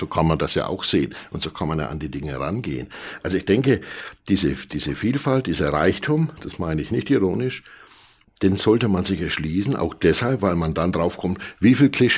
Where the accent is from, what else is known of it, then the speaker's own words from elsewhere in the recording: Bavaria, Germany; das ist der Punkt, den man als Franke aus verschiedensten Gründen, und nicht nur als Franke, auf keinen Fall so gehen lassen darf.